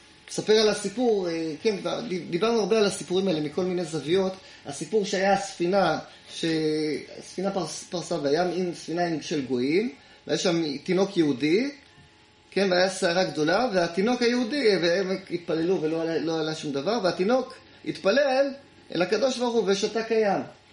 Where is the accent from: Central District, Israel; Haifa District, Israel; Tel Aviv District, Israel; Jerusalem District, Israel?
Tel Aviv District, Israel; Tel Aviv; אני זוכר שהייתי בתור ילד קטן, בכיתה א' ב', אני זוכר, היינו חוזרים כמה חבר'ה מבית הספר בתל אביב